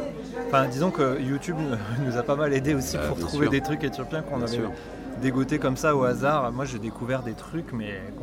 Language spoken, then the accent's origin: French; France; on est tous blancs, on est natifs de la France, tous.